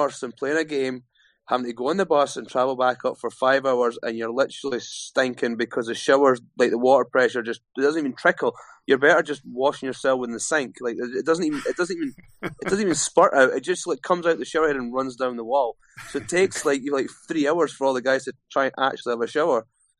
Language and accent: English; Dumfries, Scotland, United Kingdom; I think from being a Scottish boy from Dumfries, to make that, like, to make that milestone's massive achievement for myself.